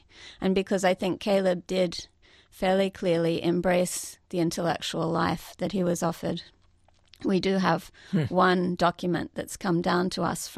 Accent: Australia; in Australia we grew up very well aware of the dreadful dispossession of the Australian Aborigines

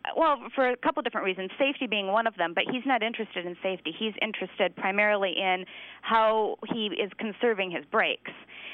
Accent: Litchfield, Connecticut, United States; I am from Litchfield, Connecticut.

